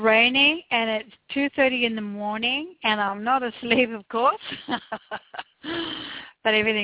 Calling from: Australia; And I'm calling you from Australia.

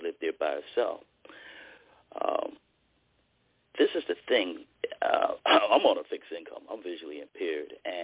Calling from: Connecticut, United States; I'm calling from Connecticut.

